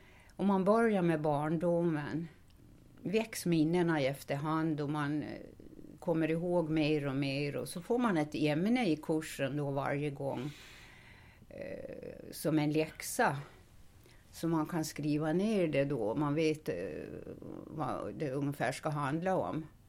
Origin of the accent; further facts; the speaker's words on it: Slite, Gotland, Sweden; Jag kommer ju från Slite som var Köping. Och där bodde ungefär 2000 personer. Och de flesta arbetade vid cementfabriken.